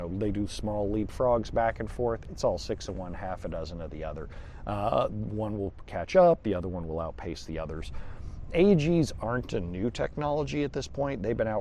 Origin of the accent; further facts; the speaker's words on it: Southern United States, United States; accent: Southern; That's because I come from the South. I don't have as much of an accent now because I've traveled around a lot.